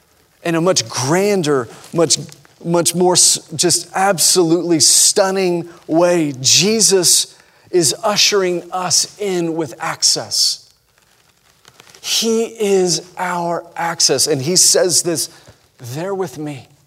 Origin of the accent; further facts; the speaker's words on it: Texas, United States; She asked where we were from. We said, "We're from Texas."